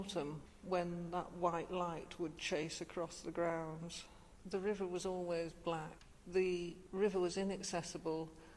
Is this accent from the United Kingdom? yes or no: yes; Stockport, North West England, United Kingdom; Even though I grew up in Stockport and went to college in Liverpool